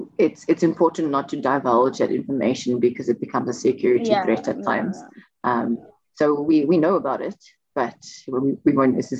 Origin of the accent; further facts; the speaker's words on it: South Africa; but we're in South Africa. That's not going to happen. I'm not going to go to NASA as a South African.